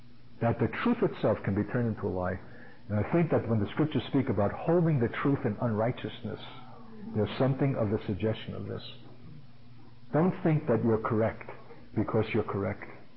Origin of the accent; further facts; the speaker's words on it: Brooklyn, New York, United States; When we were kids growing up in Brooklyn and playing ball in the streets